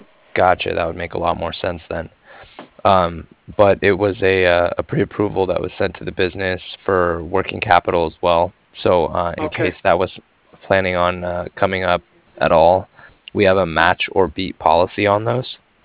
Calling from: Cardiff, Wales, United Kingdom; And I was calling from Cardiff. It's Cardiff, like Frank.

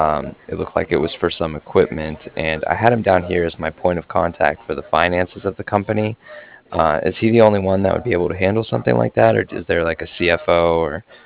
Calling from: Cardiff, Wales, United Kingdom; I was calling from Cardiff

